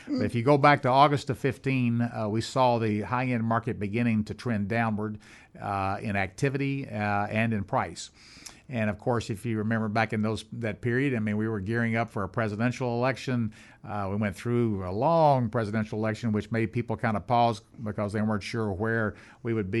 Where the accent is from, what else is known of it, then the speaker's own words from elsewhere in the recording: Tennessee, United States; I didn't track a lot of currency rates when I was growing up in Tennessee.